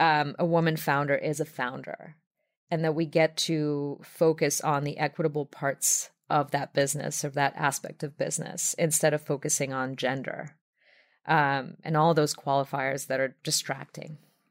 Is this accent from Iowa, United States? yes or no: no; New York, United States; I'm a New Yorker too.